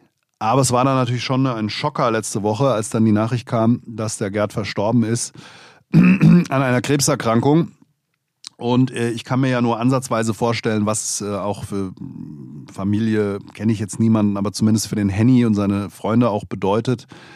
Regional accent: Hesse, Germany; Das war so eine Art hessischer Abend. Als Hesse war ich natürlich da vor Ort, das ist doch klar.

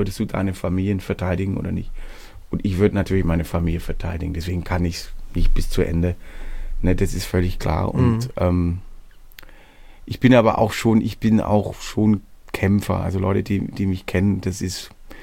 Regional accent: Baden-Württemberg, Germany; Und diese Region, wo ich herkomme, nennt sich Hohelohe-Kreis. Und das ist Hohelohe-Franken, kurz vor Tauberbischofsheim. Also 40 Kilometer ist man in Bayern quasi.

